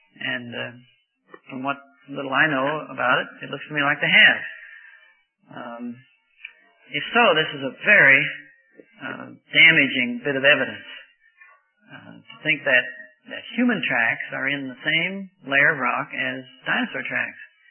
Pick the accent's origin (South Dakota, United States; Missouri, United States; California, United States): Missouri, United States; I grew up near St. Louis. Now, St. Louis is the home of Budweiser beer.